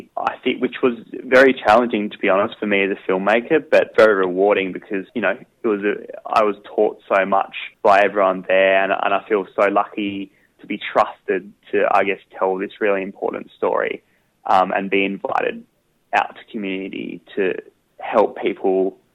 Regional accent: Hobart, Tasmania, Australia; I grew up in Tasmania, in Hobart, down the south, for my first 20 years of my life, and that's actually where this story started a little bit. I've been living on the east coast of Australia for the last 8 years or so

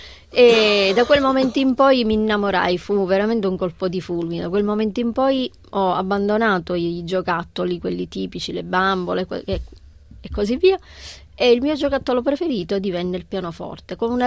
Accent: Sicily, Italy; moved away; quella che io vivo nel vivere lontano dalla mia terra, ma anche la passionalità che è tipica dei siciliani. Essere siciliano, noi siamo temprati, perché abitare in un'isola, quest'isola ti isola

